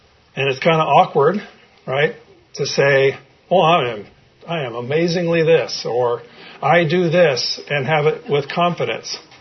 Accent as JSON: {"language": "English", "town": "Folsom", "region": "California", "country": "United States", "tie": "born or raised there", "said": "they were at Community Bible Church where I grew up in Folsom."}